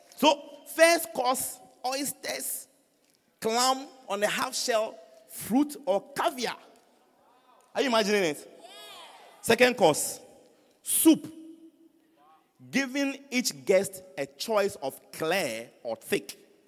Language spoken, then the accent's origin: English; Kumasi, Ashanti, Ghana; So you see, me, I thought that we are from Kumasi. We eat fufu.